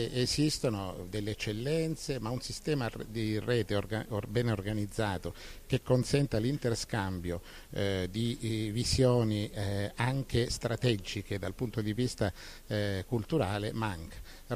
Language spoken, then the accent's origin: Italian; Calabria, Italy; io sono calabrese